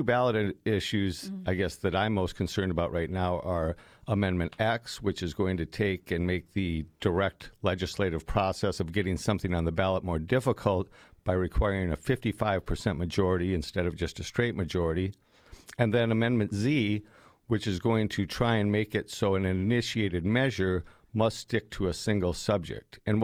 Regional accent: Aberdeen, United States; Well, I'm from Aberdeen. District 3 is mostly the Aberdeen area.

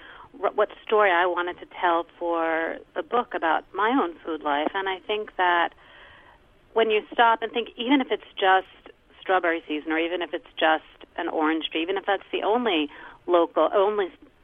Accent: East Coast, United States; But I grew up on the East Coast with, you know, frozen orange juice.

